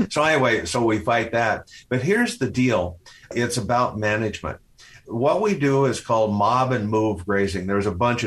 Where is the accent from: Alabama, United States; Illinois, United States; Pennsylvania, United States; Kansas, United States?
Kansas, United States; Where I grew up in Kansas, we're the last remnant of what's called the tall grass prairie.